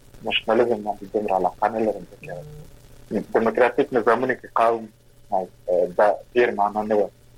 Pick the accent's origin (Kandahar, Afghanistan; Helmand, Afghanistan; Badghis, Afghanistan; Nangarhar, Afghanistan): Kandahar, Afghanistan; لکه موږ د کندهار یم